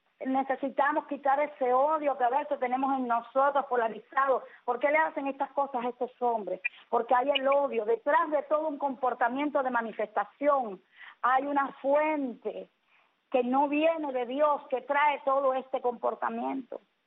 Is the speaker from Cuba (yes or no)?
yes; Cuba; Cuba, somos cubanos los de allá y cubanos los de acá.